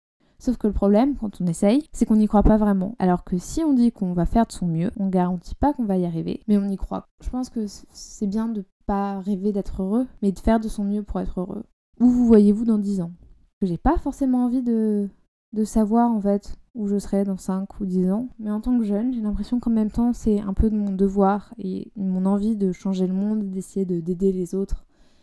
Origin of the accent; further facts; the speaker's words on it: Paris, Île-de-France, France; Pigalle, c'est juste au sud de là où j'ai grandi.